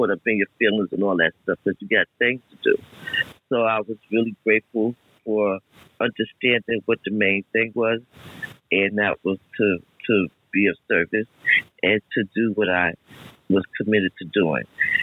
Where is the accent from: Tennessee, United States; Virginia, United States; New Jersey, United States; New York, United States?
New York, United States; Bronx; I'm from the Boogie Down Bronx. That is New York, New York.